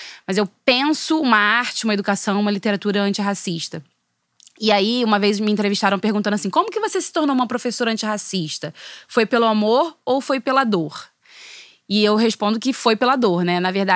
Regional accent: São João de Meriti, Rio de Janeiro, Brazil; Fiz o curso normal lá em São João de Meriti, na cidade onde eu nasci, né?

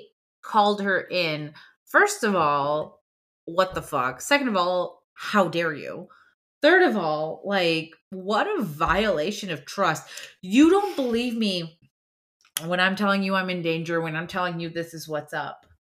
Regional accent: India; hell, I'm Indian. Do you know how many undiagnosed things I probably have that my mother has, that my father has, that my grandparents definitely had?

